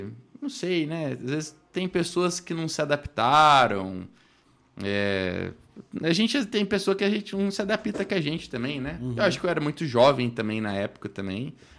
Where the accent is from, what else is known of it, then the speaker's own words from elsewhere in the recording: Brazil; accent: mineiro; Pode ver que o meu sotaque é bem mineiro, né? Eu não sou um mineiro, mas sempre na infância ali, como eu diviso, a gente teve muito contato com os mineiros, né? Então pegou o sotaque.